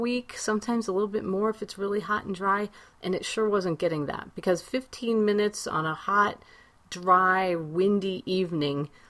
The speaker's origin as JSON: {"language": "English", "region": "Ohio", "country": "United States", "tie": "born or raised there", "said": "Now, when I was growing up in Ohio, we were always taught that you shouldn't water at night because it can promote disease."}